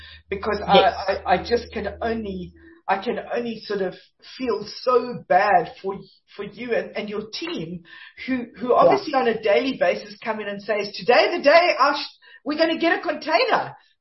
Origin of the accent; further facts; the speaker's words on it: South Africa; I mean, clearly, y'all, we are South African.